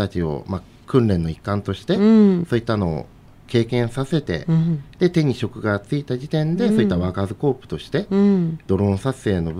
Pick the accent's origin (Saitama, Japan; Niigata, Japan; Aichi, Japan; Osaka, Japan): Aichi, Japan; Seto; そうですね、やっぱり生まれ育った町でもあるんで、うん、まあ、今瀬戸